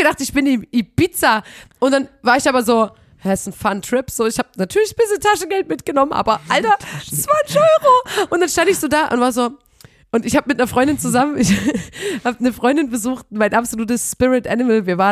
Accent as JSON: {"language": "German", "region": "East Germany", "country": "Germany", "said": "Und ich weiß, ich komme ja aus dem Osten"}